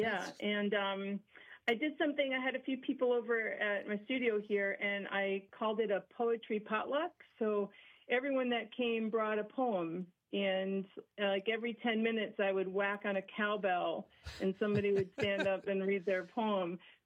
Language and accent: English; New Jersey, United States; I'm just from New Jersey